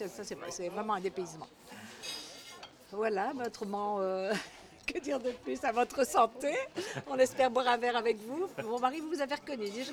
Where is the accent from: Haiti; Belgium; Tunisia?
Belgium; Boucron, en Belgique.